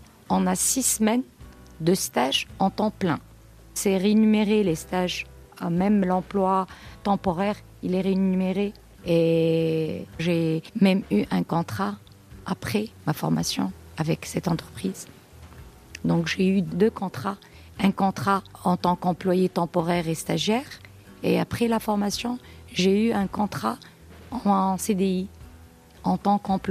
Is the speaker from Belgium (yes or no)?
no; Tunis, Tunis Governorate, Tunisia; now in Canada; mariée, mère de deux enfants. Je suis originaire de la Tunisie. J'habite Tunis-Centre. Je suis venue au Canada la première fois en 2009.